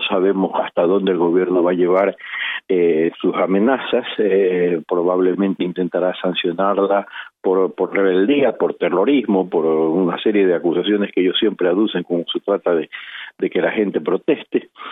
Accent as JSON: {"language": "Spanish", "country": "Ecuador", "said": "Usted sabe que allá hay una, en mi país Ecuador, hay una persecución brutal contra los medios de comunicación"}